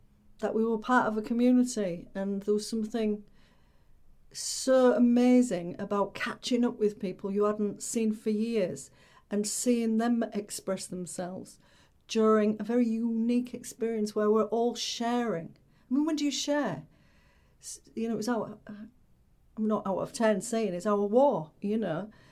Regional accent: Hull, Yorkshire and the Humber, United Kingdom; I was living in Surrey and a long way from home because I'm from Hull.

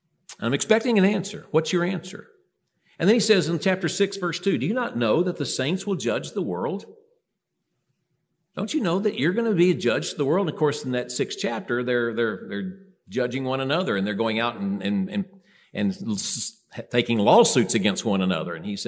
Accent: Tennessee, United States; now in Minnesota, United States; I'm a Southern boy. I grew up in Tennessee, but I went north, and I love it up there.

